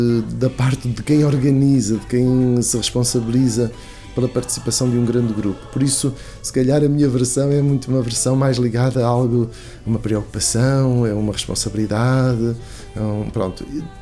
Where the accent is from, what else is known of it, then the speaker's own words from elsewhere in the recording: Murça, Vila Real, Portugal; sou natural de Mursa, Vila Real, Trás-os-Montes.